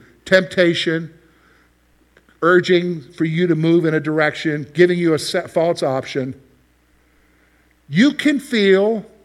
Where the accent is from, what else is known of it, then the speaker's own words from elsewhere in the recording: Columbia, South Carolina, United States; You know, I grew up in South Carolina. A lot of my years in South Carolina, my dad was an Army guy. I was an Army brat.